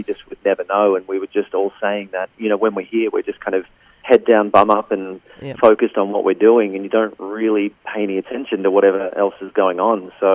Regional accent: Australia; It's just a very surreal experience being an Aussie.

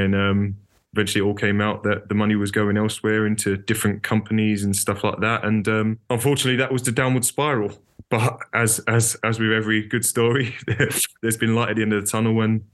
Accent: Leyton, London, United Kingdom; the only club I've wanted to play for him is Leyton Orient, just because it's my hometown team.

